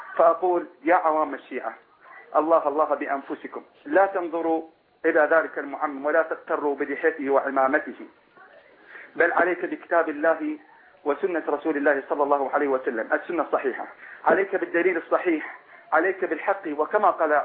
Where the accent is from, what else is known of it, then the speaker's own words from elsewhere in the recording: Iraq; وبالمناسبة فإني من العراق.